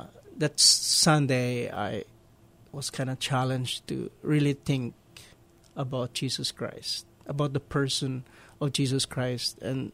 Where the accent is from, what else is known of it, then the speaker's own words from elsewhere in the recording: Davao City, Davao Region, Philippines; moved away as an adult; now in Hawaii, United States; I grew up in Davao City, Philippines, and graduated high school and college there. Then got married here in Hawaii in 1989.